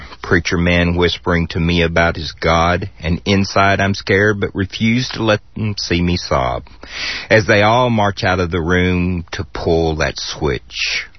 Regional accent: Waco, Texas, United States; Well, I'm from Waco, born and raised

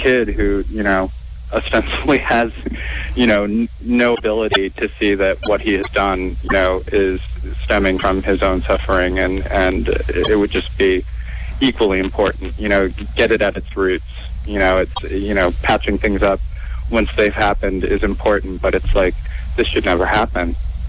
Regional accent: New York, United States; as a New Yorker

